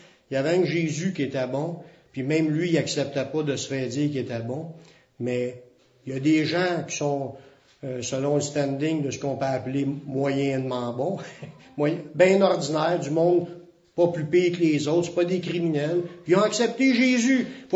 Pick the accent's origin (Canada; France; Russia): Canada; c'est une ville, tandis que nous c'est une province, c'est même pas un pays, c'est des Canadiens, nous sommes des Canadiens.